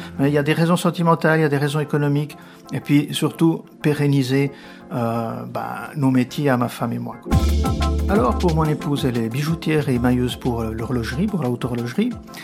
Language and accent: French; Barcelona, Catalonia, Spain; born there; French is a second language; je suis espagnol, n'est-ce pas ? Je suis né à Barcelone en 1963, à l'hôpital Generalissimo Franco